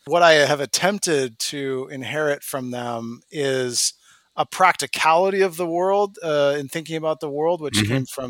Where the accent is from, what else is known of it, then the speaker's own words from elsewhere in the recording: Eugene, Oregon, United States; I grew up in Eugene, Oregon, track capital of the world.